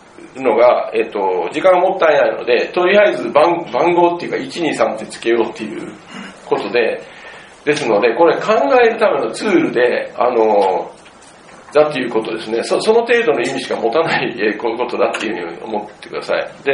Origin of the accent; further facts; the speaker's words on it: Kansai, Japan; 僕も関西の人間なんで